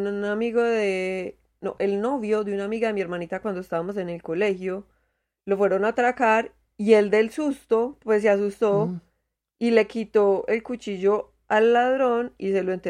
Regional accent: Colombia; Ay, sí, yo soy colombiana, perdón.

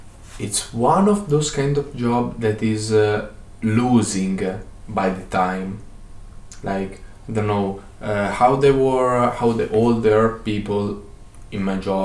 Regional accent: Italy; English is a second language; even in Italy, because I come from Italy.

